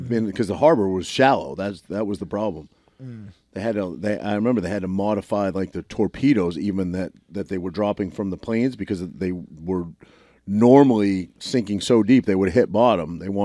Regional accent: Maine, United States; I'd put Maine in the mix just because I'm from Maine, but I wouldn't go back to Maine till I'm like, well, you're gonna say I'm old now, but till I'm old, you know, retirement.

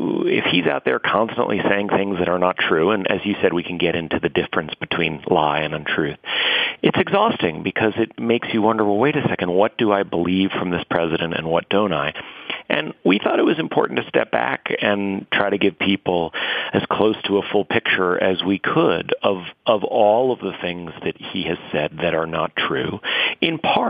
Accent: New York City, New York, United States; I'm 44 years old. I grew up in and around New York City.

